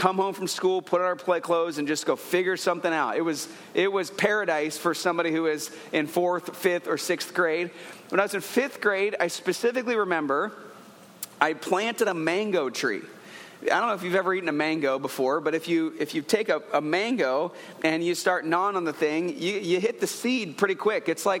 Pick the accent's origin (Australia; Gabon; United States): Gabon; I grew up in Africa as a missionary kid, and so when I was in first through sixth grade, I went to a boarding school. It was in the jungles of Gabon, Africa, at a place called Bongolo.